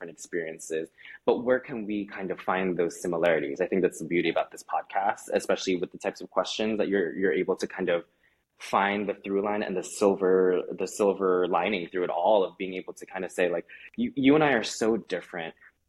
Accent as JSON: {"language": "English", "country": "Philippines", "said": "Like me being Filipino, me being able to speak another language, no less, is actually a superpower."}